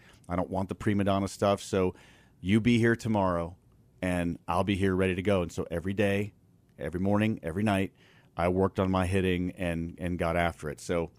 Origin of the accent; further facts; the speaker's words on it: Chicago, Illinois, United States; I'm from Chicago. I've played games in a snowstorm before where you can't pick the ball up from all the flakes